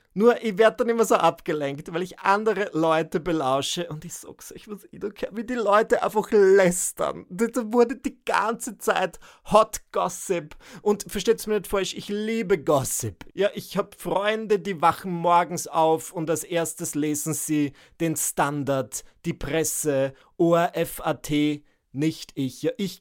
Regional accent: Burgenland, Austria; sondern ins Burgenland. Zurück dorthin, wo ich herkomme.

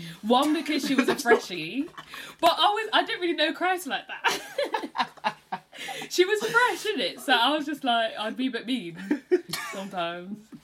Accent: Enfield, London, United Kingdom; But, I grew up in Enfield. That's kind of just what I knew, isn't it? So I feel very blessed to be in London and, like, grow up in that kind of environment.

